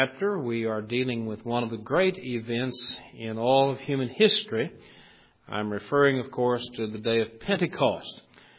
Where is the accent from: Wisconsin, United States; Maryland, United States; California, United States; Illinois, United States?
Illinois, United States; born there; After all, I was born in Illinois, and I speak Illinois.